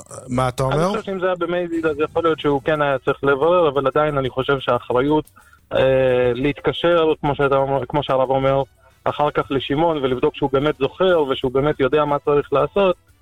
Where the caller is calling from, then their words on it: Gush Etzion, West Bank, Israel; מגוש עציון.